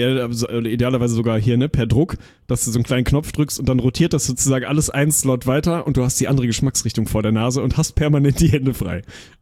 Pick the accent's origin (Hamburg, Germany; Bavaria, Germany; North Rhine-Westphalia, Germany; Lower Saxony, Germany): Lower Saxony, Germany; Lüneburg; ich bin ja in Lüneburg groß geworden im Gegensatz zu dir